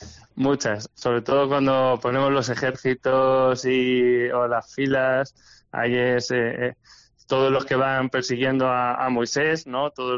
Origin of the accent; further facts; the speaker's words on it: Albacete, Castilla-La Mancha, Spain; todos somos de Albacete, ¿no? O sea, de la ciudad de Albacete, estamos aquí en el Belén.